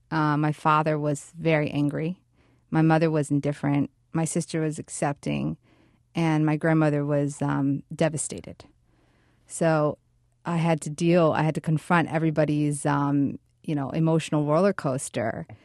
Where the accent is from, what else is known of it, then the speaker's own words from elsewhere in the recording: Winter Garden, Florida, United States; I grew up in Winter Garden, Florida, which is a small town. It's a suburb of Orlando.